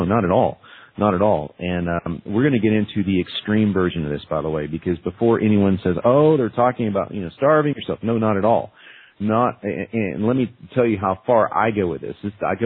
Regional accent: Dallas, Texas, United States; born there; It's funny because I was born in Dallas and a big Cowboy fan.

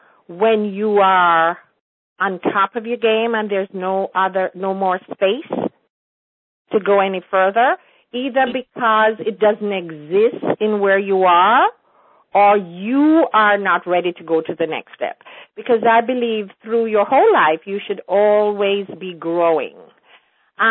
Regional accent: Jamaica; moved away as an adult; now in United States; But that's just to tell you how rooted I am in being a Jamaican.

